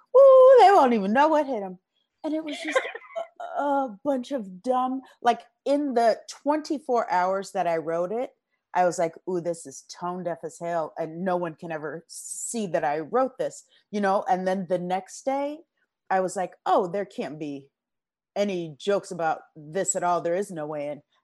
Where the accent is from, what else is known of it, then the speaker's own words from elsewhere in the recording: Los Angeles, California, United States; I am from South Central LA. I'm born and raised here.